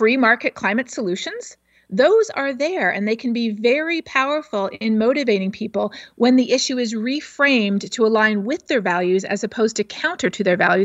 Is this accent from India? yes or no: no; Canada; moved away as an adult; now in United States; I'm originally from just over the border, so I am Canadian. And it wasn't until after I moved to the States, which I did for graduate school